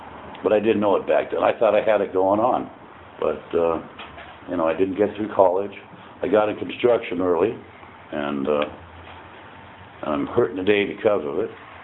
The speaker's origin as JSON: {"language": "English", "town": "Studio City", "region": "California", "country": "United States", "tie": "born there", "said": "You know, I was born in Studio City, California, upper middle class family."}